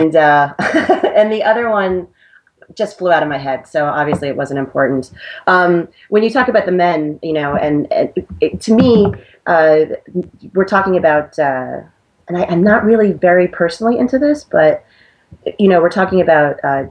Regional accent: Long Island, New York, United States; Even though I grew up on Long Island in kind of a Jewish neighborhood, I didn't know what that was until I read this book

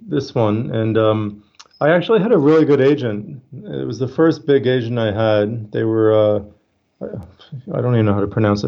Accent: Canada; now in Australia; I'm Canadian. I live in Australia, but I'm Canadian.

